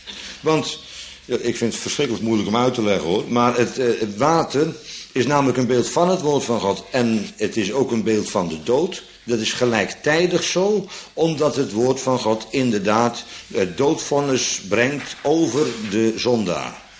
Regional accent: Bodegraven, South Holland, Netherlands; Ik kom uit Bodegraven

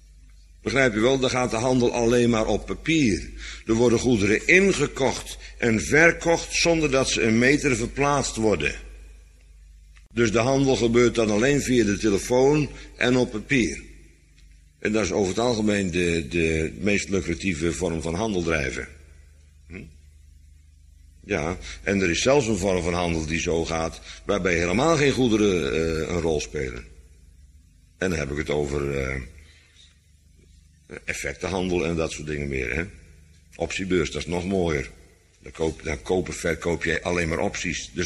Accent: Netherlands; waardoor wij als Nederlanders de mogelijkheid hebben om goederen te transporteren. Zo is het alleen, want we zijn een zeevarende natie.

